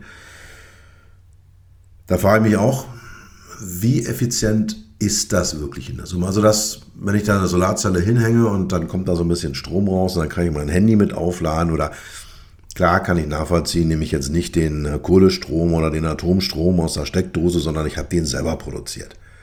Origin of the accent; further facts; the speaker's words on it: Berlin, Germany; Berlin ist für mich ja sowieso als Berliner immer eine Reise wert.